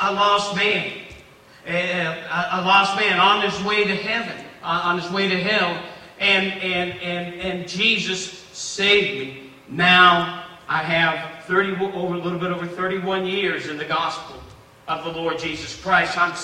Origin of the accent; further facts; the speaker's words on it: Puerto Rico; born there; I was born in Puerto Rico. I was almost 27 years of age when I got saved.